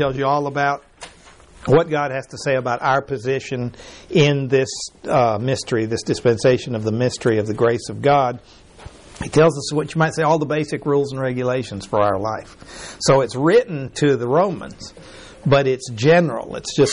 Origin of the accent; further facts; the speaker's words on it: Mexico; When I grew up in Mexico, I mean, they stood up like ministers of righteousness.